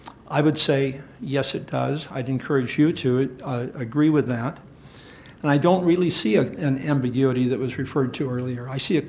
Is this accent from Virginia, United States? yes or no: no; Portland, Oregon, United States; I'm from Goose Hollow, as you no doubt know.